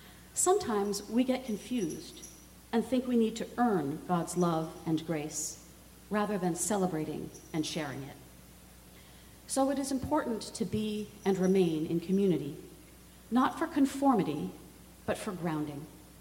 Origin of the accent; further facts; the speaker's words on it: Philadelphia, Pennsylvania, United States; Maybe it clicked for me because Philadelphia is my hometown.